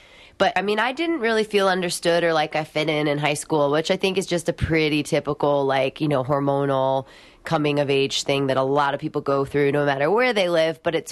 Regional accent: Rock Island, Illinois, United States; moved away as an adult; also born or lived in Colorado / Los Angeles; Well, you know, I left Rock Island, Illinois when I was 18, and I went to Colorado for a couple years.

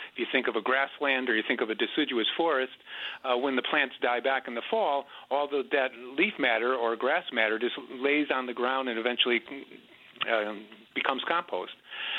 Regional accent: Connecticut, United States; Well, I grew up in Connecticut with my Italian grandmother and grandfather.

